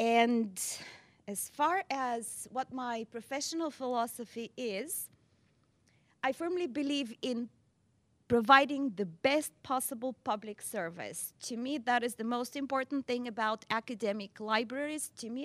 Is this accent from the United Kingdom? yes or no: no; Bulgaria; moved away as an adult; now in Ithaca, United States; So anyway, I come from Bulgaria. I came to Cornell in 91 to do my PhD in drama.